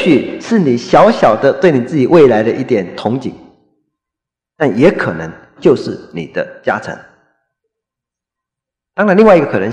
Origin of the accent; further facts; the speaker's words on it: Fujian, China; 我也是福建人